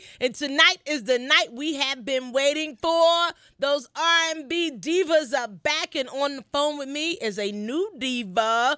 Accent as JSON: {"language": "English", "region": "New York", "country": "United States", "said": "That's right, my fellow New Yorker."}